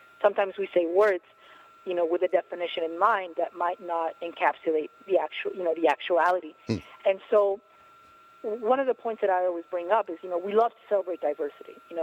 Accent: Mexico City, Mexico; And so I'm from Mexico. I'm from Mexico City.

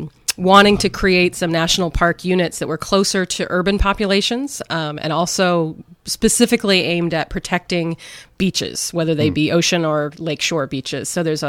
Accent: Palo Alto, California, United States; I grew up in Palo Alto, but, you know, went from suburbia during the school year up to this very primitive existence.

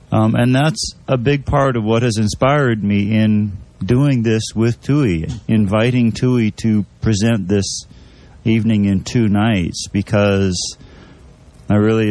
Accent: New Hampshire, United States; I was raised in New Hampshire, going to meet him in upstate New York.

